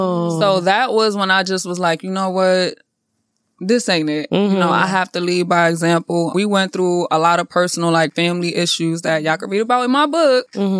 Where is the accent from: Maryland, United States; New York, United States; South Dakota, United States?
New York, United States; New York City; now in Atlanta, United States; I am from New York. So I'm a New Yorker. I'm from the Bronx. You know, New York raised me. Atlanta pays me.